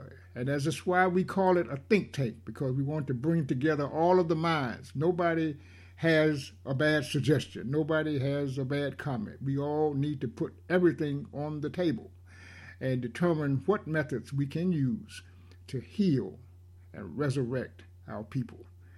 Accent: Raleigh, North Carolina, United States; She was born into bondage in 1858 in Raleigh, North Carolina, my hometown.

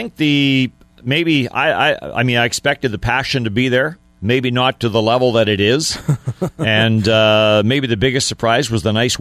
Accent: Manitoba, Canada; You know, I'm from Manitoba.

